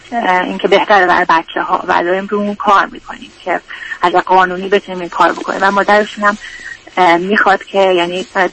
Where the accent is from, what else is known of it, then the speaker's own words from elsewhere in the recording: Iran; moved away; من 15 ساله خارج از ایران هستم ولی بله تقریبا 15 ساله.